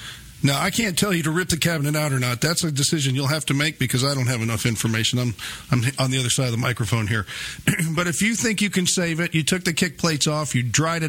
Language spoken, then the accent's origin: English; Fort Worth, Texas, United States; I mean, I'm from the Fort Worth area, so that was always a kick for me, and it's a great town.